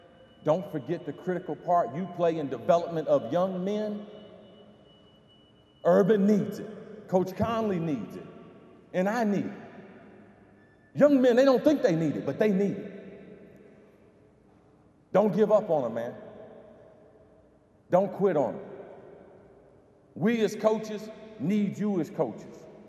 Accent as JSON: {"language": "English", "region": "Ohio", "country": "United States", "tie": "born or raised there", "said": "I'm from Ohio, man. Buckeye born and bred. Grew up in a housing project about 90 miles away. Very proud of everything about Ohio."}